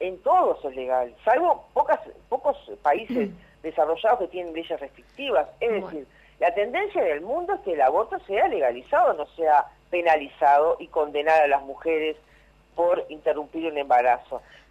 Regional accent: Córdoba, Argentina; que yo vengo de Córdoba

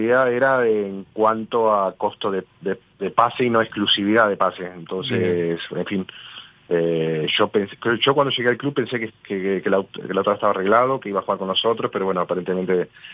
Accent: Montevideo, Uruguay; now in Ciudad de la Costa, Uruguay; por más que soy montevideano

